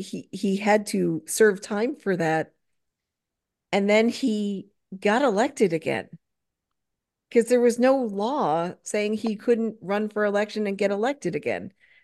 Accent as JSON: {"language": "English", "region": "Rhode Island", "country": "United States", "said": "So yes, so I am Rhode Islander. I am from Rhode Island. Deal with it."}